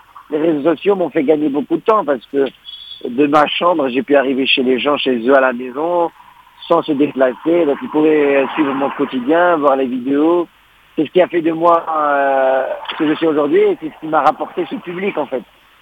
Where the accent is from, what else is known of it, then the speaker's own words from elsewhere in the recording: Morocco; je suis marocain, j'ai grandi au Maroc.